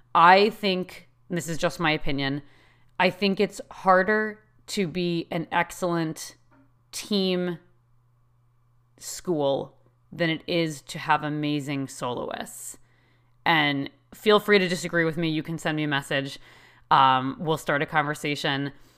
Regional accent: New England, United States; And growing up in New England, I've been surrounded by amazing world-class teams my entire life.

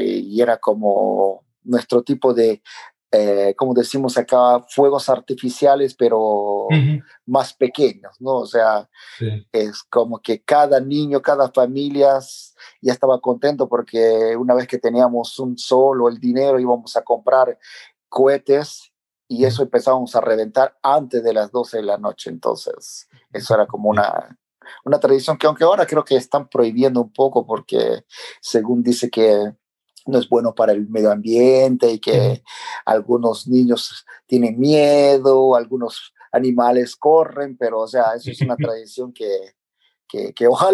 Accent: Pucallpa, Ucayali, Peru; este año tendríamos que estar con toda la familia en Perú, en mi ciudad natal, en Pucallpa

